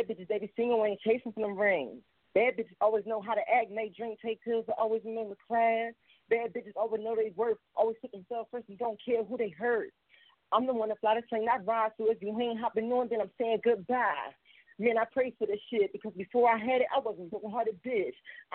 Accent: Philadelphia, Pennsylvania, United States; I'm from Philly, so like, I had to like really like, I had to grind, like, you know what I mean? Like, I had to grind my life, like, yeah, it wasn't easy, like, you know what I mean? Like, I grew up in these streets.

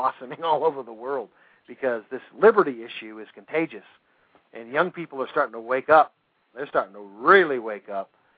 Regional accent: Alaska, United States; Of course, I grew up in Alaska.

